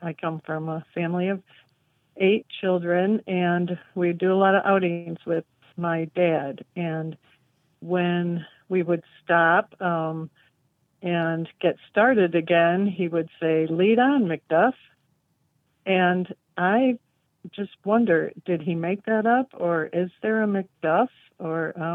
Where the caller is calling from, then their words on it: Lawton, Michigan, United States; I'm calling from Lawton, Michigan. It's a little village just southwest of Kalamazoo.